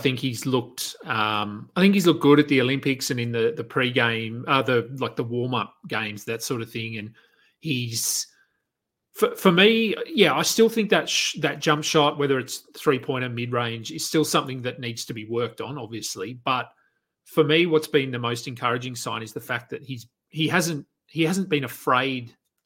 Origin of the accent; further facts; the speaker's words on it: Australia; the improvement that we've seen as an Australian fan from the last time he played for us to now